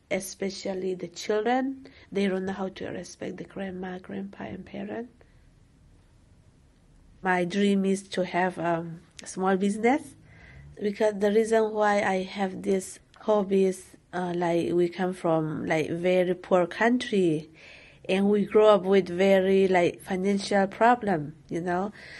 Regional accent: Myanmar; English is a second language; moved away as an adult; now in United States; I'm originally from Myanmar, called Burma. 2000, I get here.

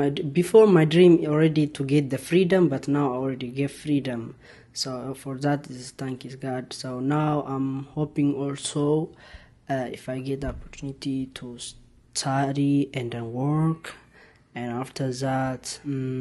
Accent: Ethiopia; English is a second language; also born or lived in Thailand; now in United States; I'm from Ethiopia. I've been in the United States only now just 1 month. I come May 11.

